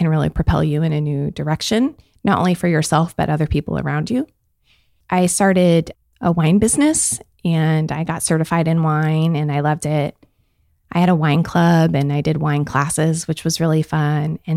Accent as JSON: {"language": "English", "town": "Vancouver", "region": "Washington", "country": "United States", "tie": "born or raised there", "said": "Well, I am originally from Vancouver, born and raised here. I left for a while to attend college in Missoula, Montana."}